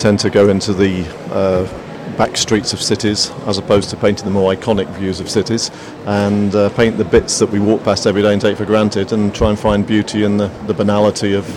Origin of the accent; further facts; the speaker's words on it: Bristol, South West England, United Kingdom; Well, I come from Bristol, so we all love